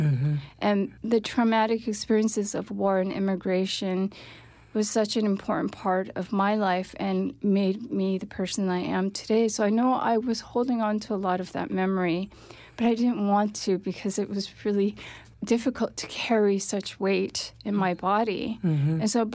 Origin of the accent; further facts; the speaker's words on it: United States; I think growing up in America, I was always walking between two cultures.